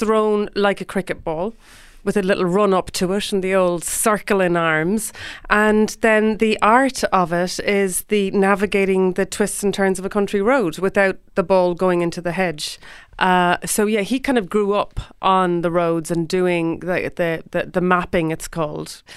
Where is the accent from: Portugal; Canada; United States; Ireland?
Ireland; Cork, Munster; we grew up on Quaker Road in Cork City, quite close to Capwell Bus Garage and like walking distance to town.